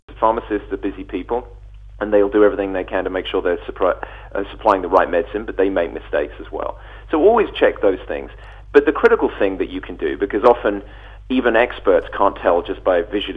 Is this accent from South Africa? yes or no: no; United Kingdom; now in United States; I'm a Brit living in America.